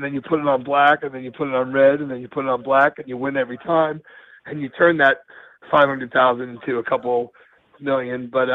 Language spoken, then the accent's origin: English; New York, United States; And like, I'm like, I'm from New York.